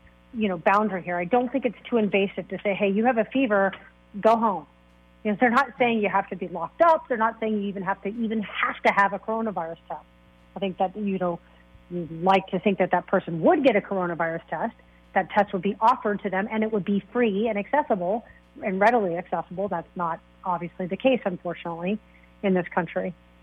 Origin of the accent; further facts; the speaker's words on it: Florida, United States; I'm born and raised in Florida, but was fortunate to do my medical residency in the San Francisco Bay Area.